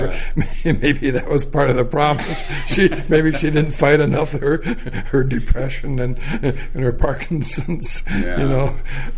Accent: Michigan, United States; also born or lived in Iowa; No, I was born in Iowa and grew up in Michigan. And I went to Christian schools and Calvin College in Grand Rapids.

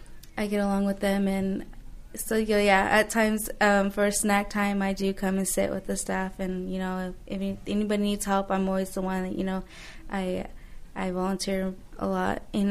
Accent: New Mexico, United States; born there; now in Fresno, United States; I was born in New Mexico, but I've lived in Fresno for about 12, 13 years.

